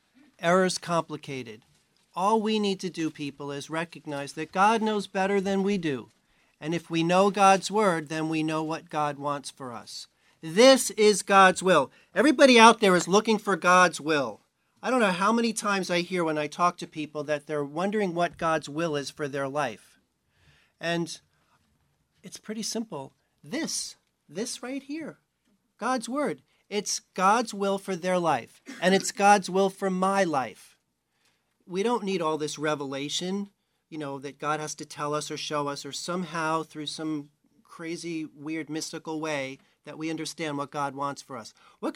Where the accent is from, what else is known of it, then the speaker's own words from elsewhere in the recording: New York, United States; Now I'm from New York.